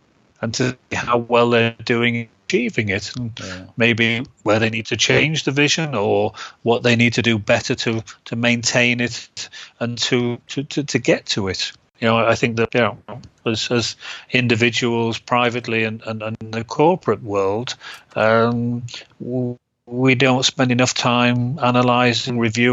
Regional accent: England, United Kingdom; now in Germany; I'm an Englishman, right?

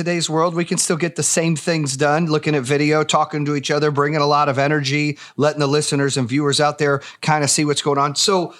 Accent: Arizona, United States; also born or lived in East Coast; I grew up in Arizona, but then I lived in the East Coast for, 30 years now.

